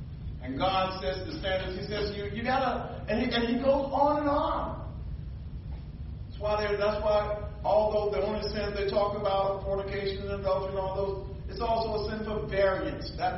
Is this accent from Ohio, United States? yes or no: no; Philadelphia, Pennsylvania, United States; Growing up in Philly, teach you how to walk to the store and back without getting mugged.